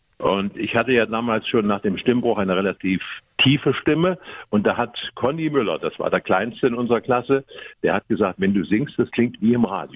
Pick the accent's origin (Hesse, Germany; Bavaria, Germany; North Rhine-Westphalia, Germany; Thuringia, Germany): Thuringia, Germany; Ich bin aus Thüringen und Thüringen ist, wer die Landkarte kennt, weiß, dass das Mitteldeutschland ist.